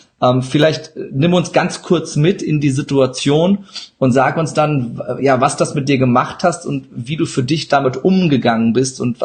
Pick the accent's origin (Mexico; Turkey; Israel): Turkey; German is a second language; Ich sage auch immer, ich bin Türke.